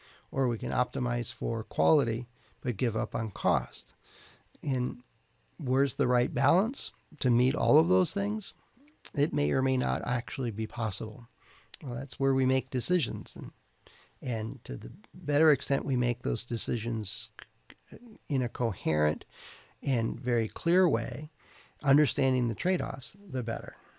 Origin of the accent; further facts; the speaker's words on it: California, United States; I guess because I'm from California, I'll mention